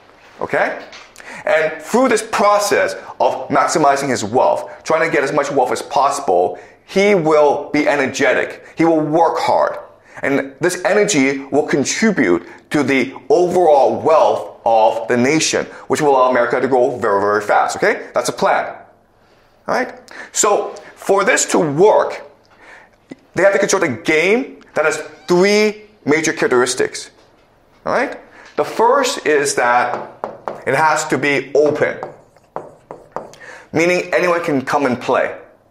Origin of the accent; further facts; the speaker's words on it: Canada; I grew up in Canada, and they don't really care if you're ambitious.